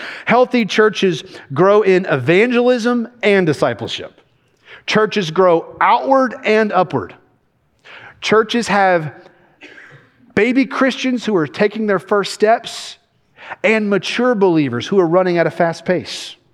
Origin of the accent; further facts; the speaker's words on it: Kentucky, United States; now in Alabama, United States; I've lived here for almost 12 years. I'm from Kentucky originally.